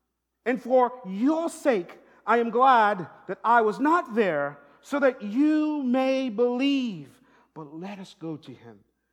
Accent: St. Lucia; I grew up in St. Lucia, and my grandmother, I was raised by my grandparents

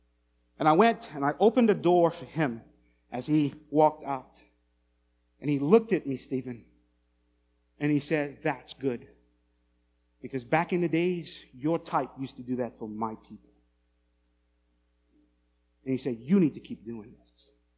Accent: St. Lucia; I'm the pastor at First Baptist Church of Lockport. I'm from St. Lucia.

